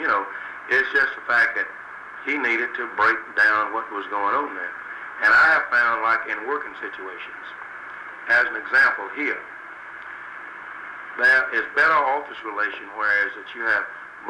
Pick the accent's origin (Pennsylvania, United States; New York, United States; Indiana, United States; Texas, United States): Texas, United States; as a matter of fact, no one really believed that I was from Texas. I didn't have that southern trapping about me.